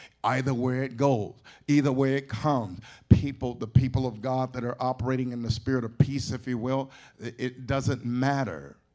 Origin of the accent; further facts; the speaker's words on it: Pittsburgh, Pennsylvania, United States; moved away as an adult; also born or lived in San Jose / Oakland; graduated from high school, went to San Jose, and went out there, so I'm away from Pittsburgh. As a matter of fact, I even got out of Pittsburgh and went over to Oakland for a while.